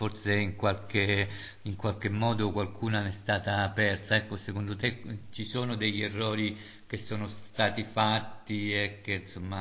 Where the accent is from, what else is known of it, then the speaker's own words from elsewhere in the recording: Umbria, Italy; io sono umbro, tra l'altro, quindi ho anche dovuto votare